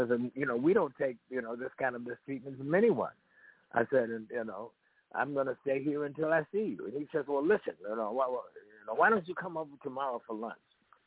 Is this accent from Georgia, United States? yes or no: no; Monroe, North Carolina, United States; But I'm from Monroe, North Carolina, population 10,000, including livestock, and we were among the first African Americans in the 20th century to engage in armed gun battles with the Ku Klux Klan